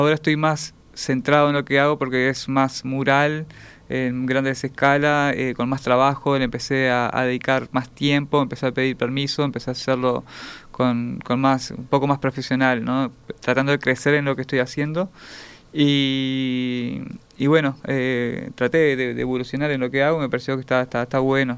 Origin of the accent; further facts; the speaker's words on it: Salto, Uruguay; born there; Nací en Salto en el 86, bueno, fui a colegio católico